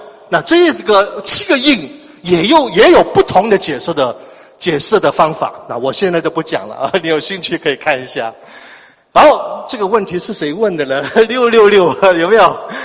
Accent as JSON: {"language": "Chinese", "country": "China", "lives_now": "Mississauga, Canada", "said": "那我们中国人喜欢那个车牌是888"}